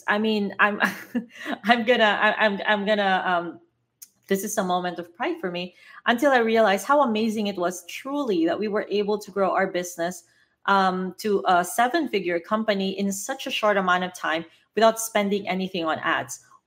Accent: Philippines; moved away as an adult; now in Las Vegas, United States; I'm Filipina. I grew up in the Philippines. I actually left Philippines very late in my life. So I didn't grow up in the States, but I moved to Las Vegas in 2019. But before that, I was living in the Philippines.

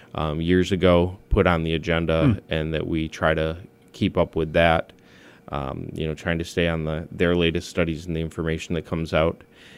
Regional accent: Pittsfield, Massachusetts, United States; You know, I grew up on Plunkett Street.

